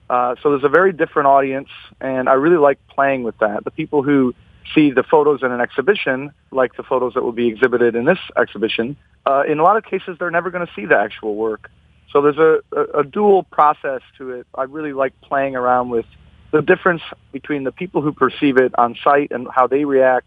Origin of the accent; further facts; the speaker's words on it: Redford Township, Michigan, United States; I grew up in Redford Township, and then for high school, I moved to Livonia.